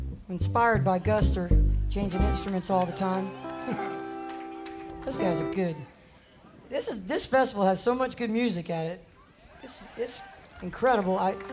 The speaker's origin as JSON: {"language": "English", "region": "Georgia", "country": "United States", "said": "And then I say, Georgia, we're from Georgia. We need help."}